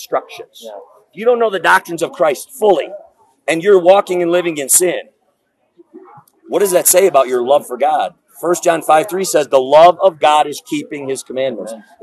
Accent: Wisconsin, United States; We are originally from Wisconsin, but now we're van dwellers. We live in our van full time, support ourselves. We travel all over.

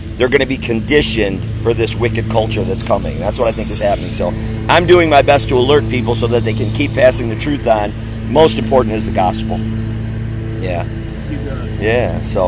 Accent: Wisconsin, United States; moved away as an adult; We have a little homestead in Missouri. We're from Wisconsin. We sold everything, 90% of our stuff, and we bought a little tiny piece of land in Missouri

